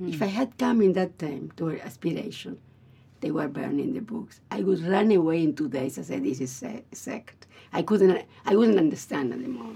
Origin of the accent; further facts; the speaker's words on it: Buenos Aires, Argentina; I'm from Buenos Aires, Argentina.